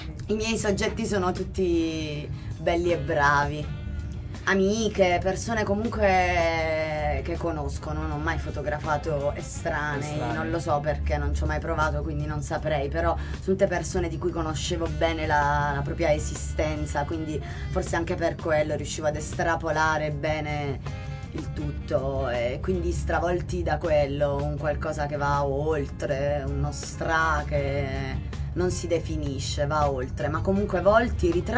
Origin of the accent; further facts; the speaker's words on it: Monopoli, Apulia, Italy; ne ho fatta una giù a Lecce in Puglia, un'altra nel mio paese a Monopoli